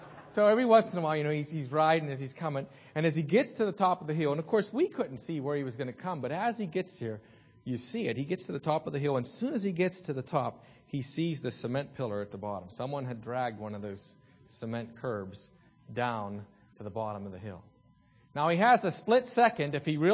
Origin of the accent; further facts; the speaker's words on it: Salzburg, Austria; When I was a boy growing up in Salzburg, I had a good friend, Richie.